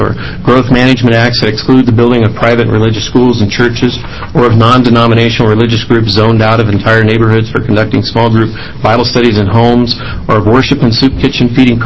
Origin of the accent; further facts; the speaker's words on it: Portland, Oregon, United States; I come from Portland, Oregon, and I work for the Seventh-day Adventist Church.